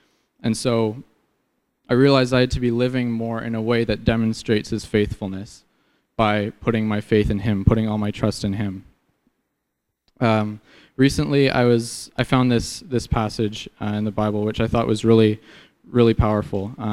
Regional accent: Canada; So about me, I'm from Canada. I got here in February. In January, I went down to Texas to train for this. And then before that, I lived in Canada.

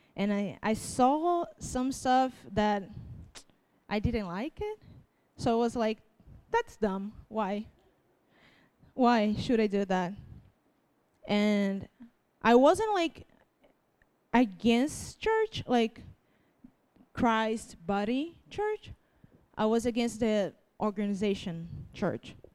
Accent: Brazil; first language Portuguese; English is a second language; my first language is not English. You guys know, right? Brazil, in Brazil we speak, it's not Spanish, it's Portuguese.

